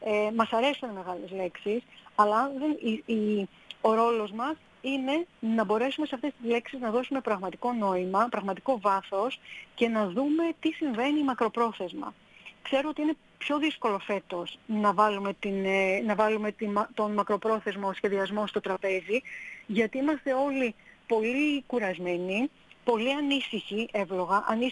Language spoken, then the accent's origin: Greek; Greece; να μπορέσουμε και εμείς ως Έλληνες ταξιδιώτες και Έλληνες καταναλωτές να το υποστηρίξουμε